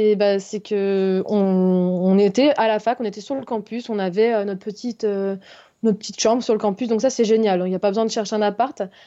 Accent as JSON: {"language": "French", "region": "Auvergne-Rhône-Alpes", "country": "France", "also_born_or_lived": "Lyon", "said": "j'ai eu 21 ans. Okay. Je viens d'Haute-Savoie, en France, donc pas loin de la Suisse et de l'Italie. Et j'ai étudié à Lyon"}